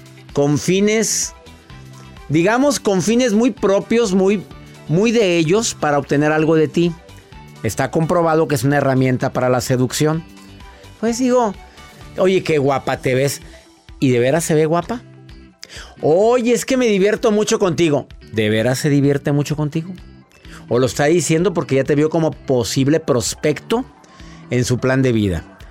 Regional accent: Mexico; porque en México, en mi país amado, uno de los principales tipos de robo es el fraude

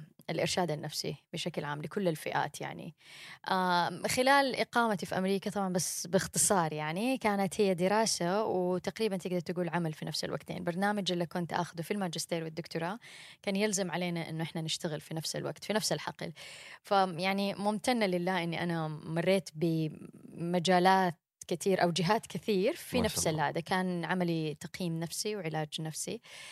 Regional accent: Mecca, Makkah Province, Saudi Arabia; بس دائما أحب أقول إن أنا بنت مكة، أنا تولدت وعشت طول عمري فيها

